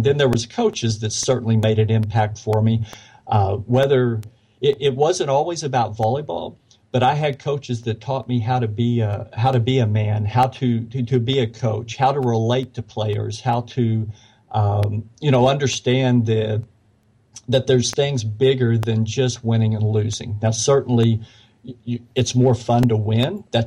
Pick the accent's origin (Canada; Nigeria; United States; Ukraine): United States; Arkansas; And I was born and raised in Arkansas. And at the time, Arkansas was among the lowest and may still be in teachers' pay.